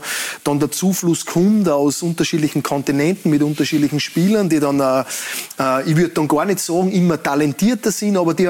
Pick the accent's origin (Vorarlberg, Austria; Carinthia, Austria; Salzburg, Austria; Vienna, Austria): Salzburg, Austria; Kuchl; der kommt ja aus meinem Heimatort, in Kuchl.